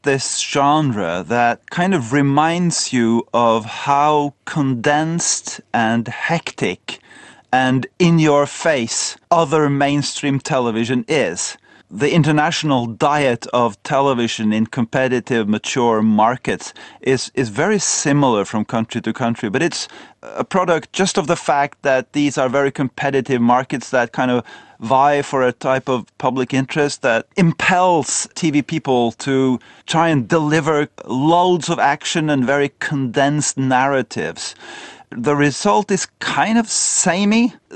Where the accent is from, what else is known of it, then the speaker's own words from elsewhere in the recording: Northern Norway, Norway; I grew up myself in North Norway